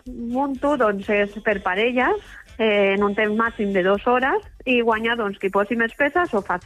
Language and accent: Catalan; Cornellà de Llobregat, Catalonia, Spain; jo vull fer això a la meva ciutat, que jo soc de Cornellà